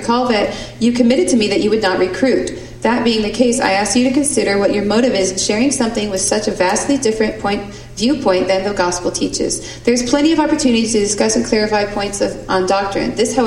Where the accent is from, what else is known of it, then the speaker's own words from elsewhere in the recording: Seattle, Washington, United States; I am from the Seattle area.